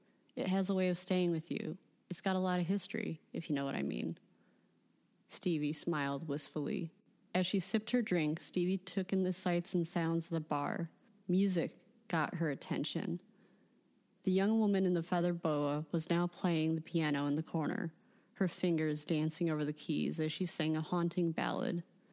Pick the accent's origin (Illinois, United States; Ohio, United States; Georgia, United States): Illinois, United States; Chicago; For those who don't know, I am a writer from Chicago